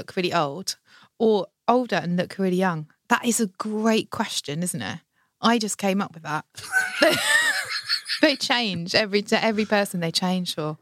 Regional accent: Broadstairs, South East England, United Kingdom; also born or lived in Margate; I'm from sort of Broadstairs, really, next town along.

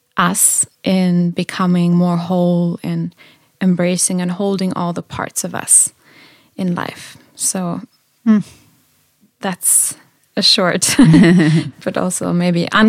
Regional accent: Germany; growing up in Germany, being called … is like, oh, you're Russian

